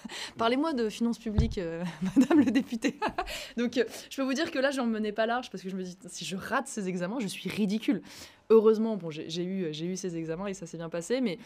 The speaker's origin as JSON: {"language": "French", "region": "Brittany", "country": "France", "lives_now": "Carpentras, France", "said": "Je n'ai aucune origine vauclusienne. Hein. Moi, je suis bretonne d'origine"}